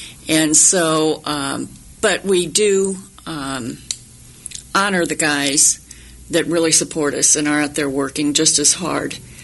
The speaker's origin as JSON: {"language": "English", "town": "St. Louis", "region": "Missouri", "country": "United States", "said": "I have family in St. Louis. I'm from St. Louis"}